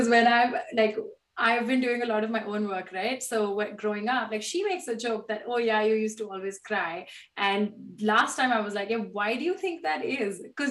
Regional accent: India; growing up in a big I'm Indian, so big Indian family where you are growing up with a generation that is very heavily influenced by Indian traditions

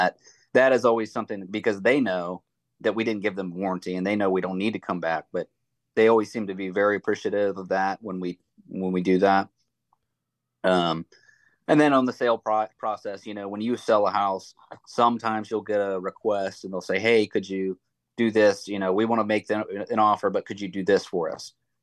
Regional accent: Maryland, United States; I'm from Maryland originally, and there was a lot of competition up there.

